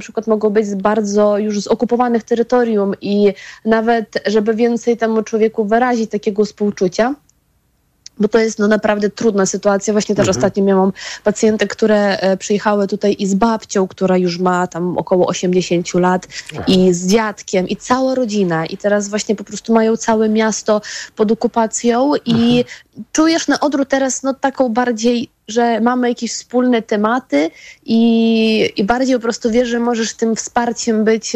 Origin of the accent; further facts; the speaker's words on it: Ukraine; wiedząc, że ja jestem z Ukrainy